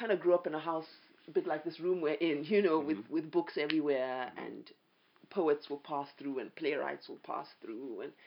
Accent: Ile-Ife, Osun, Nigeria; also born or lived in Barbados; I grew up in Nigeria, really, because I was born in Barbados, but very soon, I was probably a year even, we moved back to Nigeria. I grew up in a town called Ile-Ife. It was a university town.

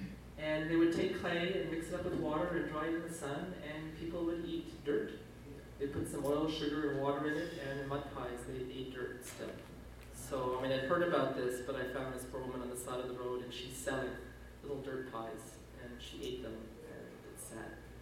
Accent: Canada; I'm from Canada.

